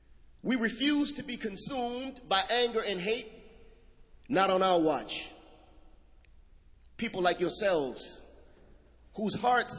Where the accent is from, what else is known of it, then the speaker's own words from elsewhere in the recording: Boston, Massachusetts, United States; You know, I was raised in Roxbury. I remember as a child coming down in this area to see the ice sculptures at the end of the year for New Year's Eve, going to Charles River to see the fireworks.